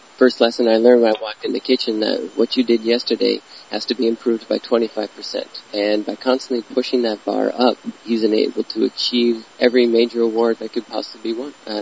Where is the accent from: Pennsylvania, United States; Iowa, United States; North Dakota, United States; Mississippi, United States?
North Dakota, United States; Well, growing up in North Dakota with farmers on one side of the family and restaurateurs on the other